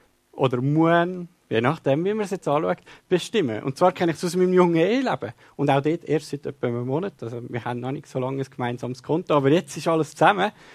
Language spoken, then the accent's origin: German; Switzerland; ich glaube, manchmal sind wir Schweizer da ganz ähnlich.